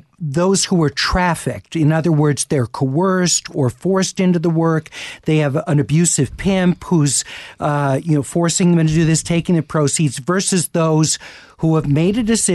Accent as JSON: {"language": "English", "town": "Los Angeles", "region": "California", "country": "United States", "tie": "born or raised there", "said": "Growing up in Los Angeles, particularly in Hollywood, street prostitution was just a fact of life."}